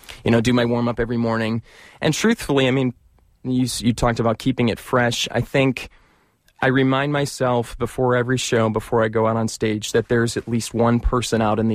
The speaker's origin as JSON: {"language": "English", "town": "Chicago", "region": "Illinois", "country": "United States", "said": "And I'm originally from Chicago, so it was playing there."}